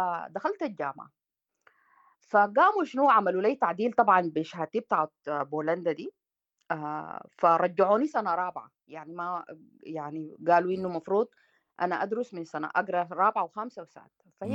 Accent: Sudan; يعني في أنا وإنك طبيبين ثلاثة قعدنا يعني واصلنا يعني نعم. كسودانيين

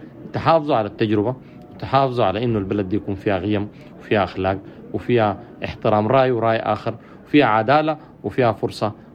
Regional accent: Sudan; ونتجاوز مراراتنا ونضم لبعض كسودانيين ونطلع من مسألة العنصرية والسخافات اللي كان بتحصل

